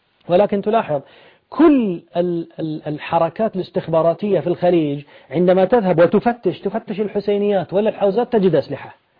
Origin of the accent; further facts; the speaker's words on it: Bahrain; وهذا ما حصل عندنا في البحرين عمليا